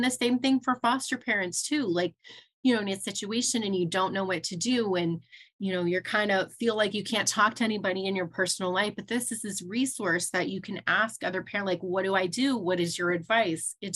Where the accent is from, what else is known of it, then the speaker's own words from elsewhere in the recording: Utah, United States; oh yeah, you know, I grew up in Utah also